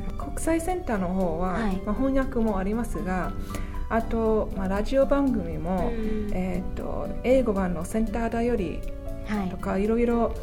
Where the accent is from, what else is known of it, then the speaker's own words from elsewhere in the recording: Buffalo, New York, United States; Japanese is a second language; now in Sendai, Japan; アメリカのニューヨーク州のバッファロー出身です。